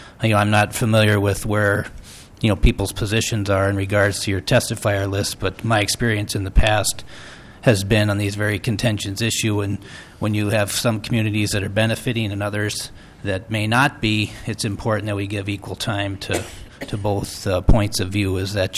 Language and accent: English; St. Cloud, Minnesota, United States; And, and I'm from St. Cloud, and I'm very sensitive to this. We have 47 trains that come through St. Cloud